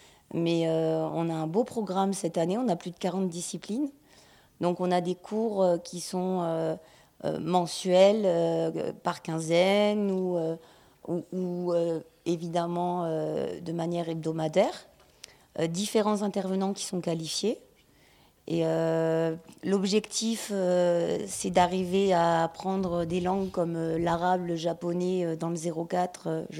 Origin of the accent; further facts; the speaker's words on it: Provence-Alpes-Côte d'Azur, France; Moi, je suis une enfant du pays, même si je suis allée voir, j'ai été expatriée ensuite et que j'ai effectivement appris des langues différentes